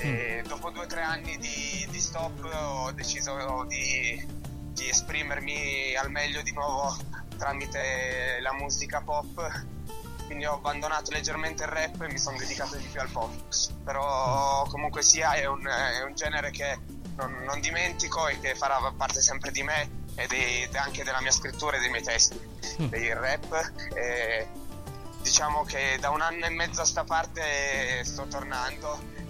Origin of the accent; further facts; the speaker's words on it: Turin, Piedmont, Italy; io sono di Torino